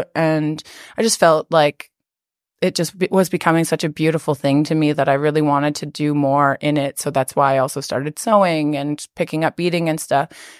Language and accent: English; Fort McMurray, Alberta, Canada; growing up in Fort Mac, there wasn't as much opportunity to learn from others.